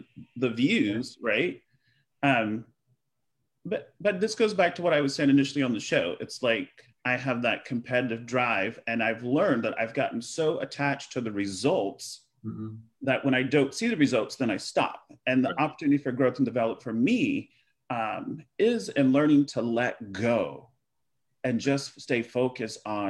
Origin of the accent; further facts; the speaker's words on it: St. Louis, Missouri, United States; I mean, I grew up in the city of St. Louis, like on the north side, Goodfellow and Terry.